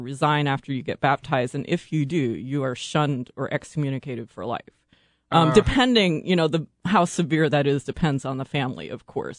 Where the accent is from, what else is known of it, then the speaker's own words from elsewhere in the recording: Midwest, United States; English is a second language; I grew up in the Midwest.